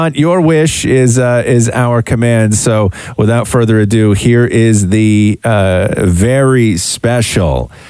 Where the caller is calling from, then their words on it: Toronto, Ontario, Canada; We're from Toronto, Canada.